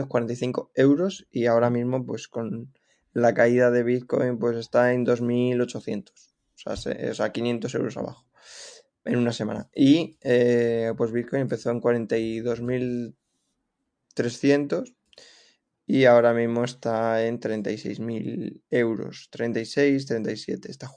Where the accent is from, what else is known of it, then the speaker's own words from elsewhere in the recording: San Vicente del Raspeig, Valencian Community, Spain; born there; había una versión española que es de donde yo nací, que es San Vicente del Raspeig